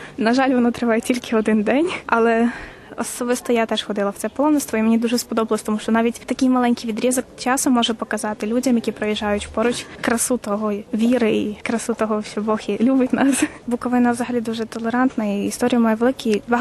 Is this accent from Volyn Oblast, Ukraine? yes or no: no; Chernivtsi, Chernivtsi Oblast, Ukraine; now in Przemyśl, Poland; Я з Чернівців, на даний момент навчаюся в Перемишлі. Сама походжу з парафії Воздвиження Чесного Христа